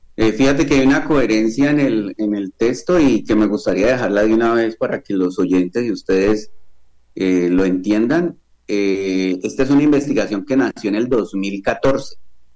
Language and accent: Spanish; Santander de Quilichao, Cauca, Colombia; also born or lived in Cali; Yo soy caleño de nacimiento, pero mi madre es de Santander de Quilichao. O sea, yo fui criado mi escuela y mi colegio fue en Santander de Quilichao.